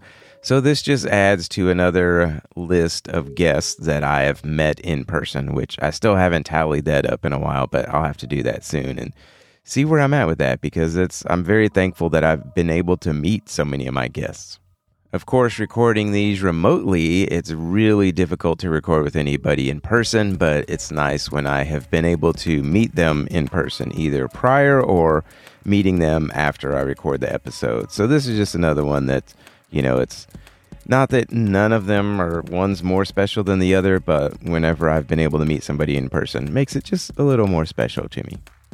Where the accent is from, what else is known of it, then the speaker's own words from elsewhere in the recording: Texas, United States; we have the one that is here in my home state, Subi Fest Texas.